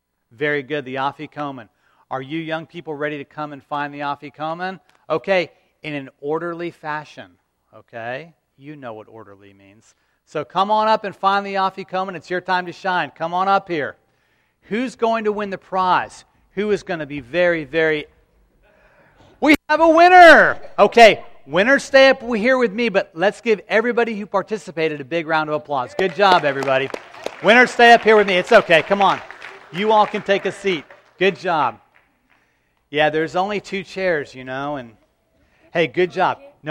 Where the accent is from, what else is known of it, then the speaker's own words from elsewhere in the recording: St. Petersburg, Florida, United States; Now, growing up in St. Pete, Florida, when we go to the synagogue or we'd have a Seder meal at my home, typically, again, traditionally, no lamb.